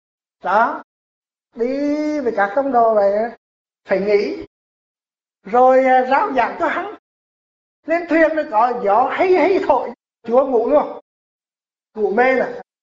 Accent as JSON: {"language": "Vietnamese", "country": "Canada", "said": "tôi đây là người Canada gốc Việt Nam."}